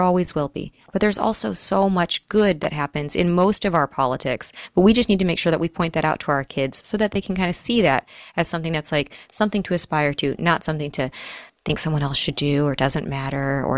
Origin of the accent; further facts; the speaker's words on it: Kansas, United States; Because I grew up in Kansas